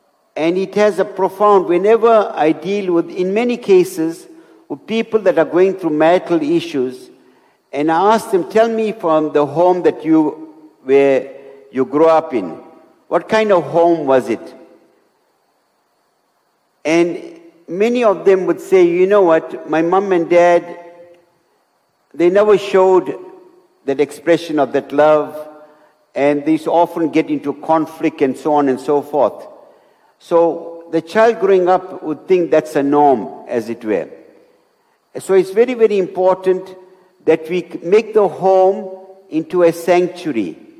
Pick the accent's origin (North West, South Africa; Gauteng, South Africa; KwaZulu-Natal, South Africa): North West, South Africa; Potchefstroom; And so I went home to my hometown, Poschefstroom, in South Africa.